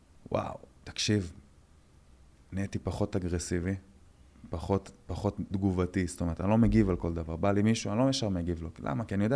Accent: Netanya, Central District, Israel; כי גדלתי פה בנתניה, ואני לא צריך לספר לך מה זה נתניה.

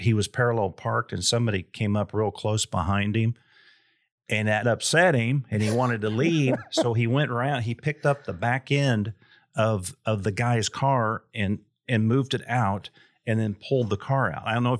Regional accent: Kansas, United States; because I was a tailback from Kansas and there were several tailbacks from Texas who were much faster than I was.

